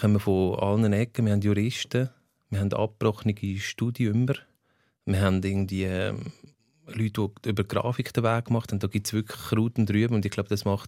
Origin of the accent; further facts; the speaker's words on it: Aargau, Switzerland; weil so als Aargauer in Zürich, weisst du, musst du ein bisschen schauen, dass du dann auch ankommst.